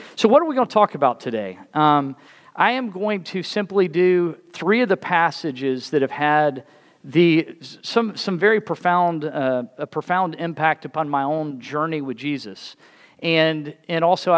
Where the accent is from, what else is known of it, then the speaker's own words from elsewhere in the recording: United States; I grew up in DeKalb County, very close to the mother church